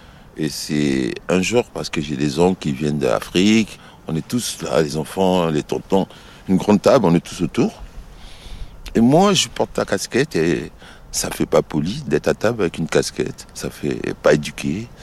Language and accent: French; Aulnay-sous-Bois, Île-de-France, France; J'ai grandi à Aulnay-sous-Bois, dans le 93, voilà, avec mes frères et sœurs, ma famille, mes parents, ils étaient là.